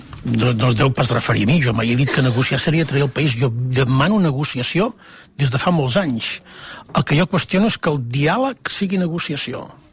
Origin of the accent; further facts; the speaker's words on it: Girona, Catalonia, Spain; si li dic que sóc de Girona.